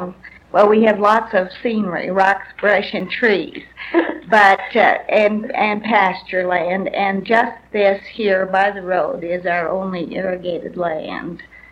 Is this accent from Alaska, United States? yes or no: no; Pueblo, Colorado, United States; born there; I was born in Pueblo, December 9, 1917.